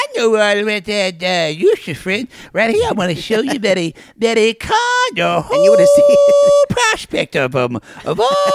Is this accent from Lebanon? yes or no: yes; Lebanon; We're from Lebanon.